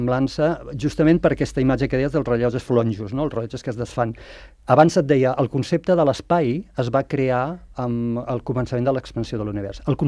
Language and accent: Catalan; Tarragona, Catalonia, Spain; born there; now in Sant Cugat del Vallès, Spain; jo sóc nascut a Tarragona, però vaig venir a viure a Sant Cugat fa 26 anys